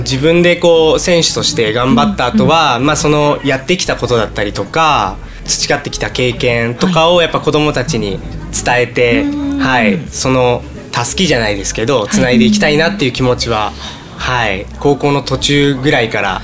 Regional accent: Matsue, Shimane, Japan; 出身は松江です、うんうん、はいはい、僕高校は地元を離れて、はい、増田の高校に、はい、進学したんですけど

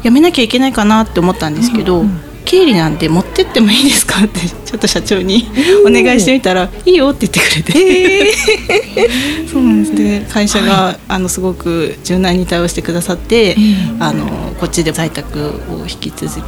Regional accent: Hachioji, Tokyo, Japan; 全然同じ八王子の出身です。

